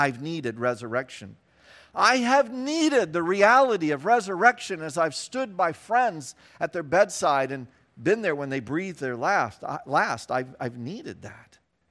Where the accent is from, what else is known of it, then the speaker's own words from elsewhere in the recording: Salina, Kansas, United States; As a kid growing up in Kansas, whose mom's family lived all in West Virginia, we had one vacation spot my entire growing up years. We would drive every year from Salina, Kansas to Bluefield, West Virginia.